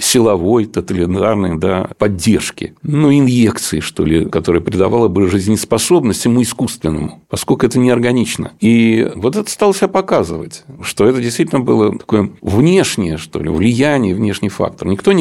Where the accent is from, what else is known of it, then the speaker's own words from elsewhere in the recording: Moscow, Russia; А где-то есть и слова, которые мы можем, вот, как говорится, москвичи, не совсем понять